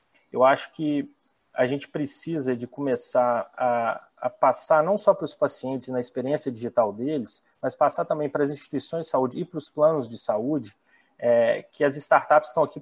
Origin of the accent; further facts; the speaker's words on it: Belo Horizonte, Minas Gerais, Brazil; eu sou mineiro de Belo Horizonte, né, e o mineiro é desconfiado